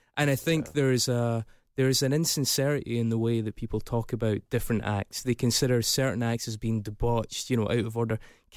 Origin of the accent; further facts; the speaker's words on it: Scotland, United Kingdom; Well, I'm Scottish.